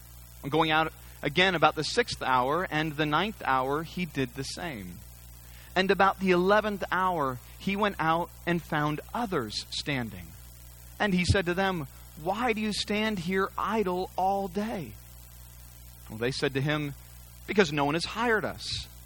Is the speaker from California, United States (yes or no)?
yes; California, United States; the migrant workers that I remember growing up in California.